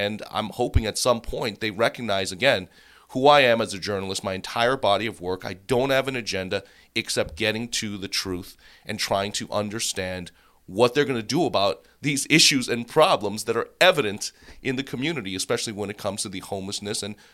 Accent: Boston, Massachusetts, United States; now in Seattle, United States; multiple top 10 media markets like Chicago, Minneapolis, my hometown of Boston, and now Seattle.

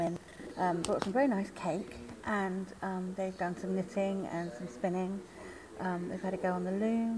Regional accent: Torbay, South West England, United Kingdom; also born or lived in London; I came back from London and I realised that young women probably had a worse time in Torbay than I did when I grew up here in the 80s.

